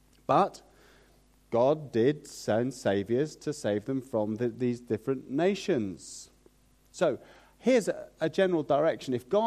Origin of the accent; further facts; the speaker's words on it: London, United Kingdom; I grew up in London, as some of you know